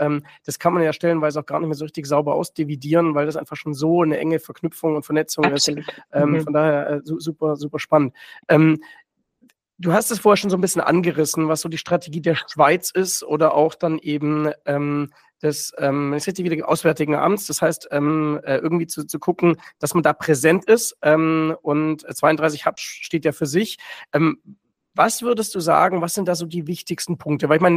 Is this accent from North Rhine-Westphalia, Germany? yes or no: no; Stuttgart, Baden-Württemberg, Germany; als Stuttgarter